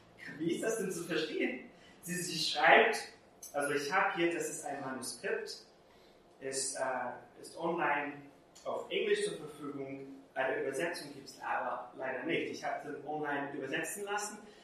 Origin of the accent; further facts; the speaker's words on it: Brazil; ich bin in Brasilien damit aufgewachsen